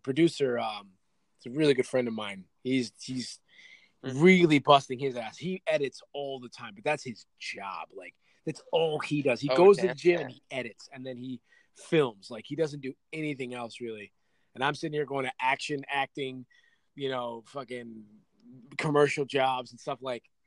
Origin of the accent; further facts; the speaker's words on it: Michigan, United States; I'm from Michigan. And then I'll be like, yeah, Michigan is this and that.